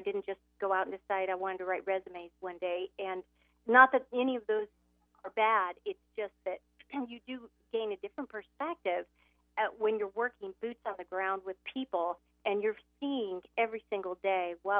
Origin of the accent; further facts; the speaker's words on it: Carmel, California, United States; Well, I grew up just a little bit north of you in Carmel, California, Carmel. And beautiful place.